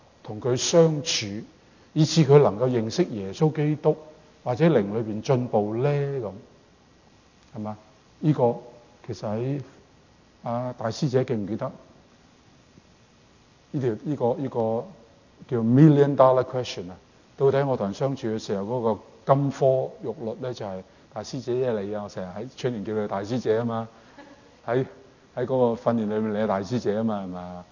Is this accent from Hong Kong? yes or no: no; Canada; 住喺加拿大嘅人，即係調翻轉頭，我哋加拿大人嘅人唔明到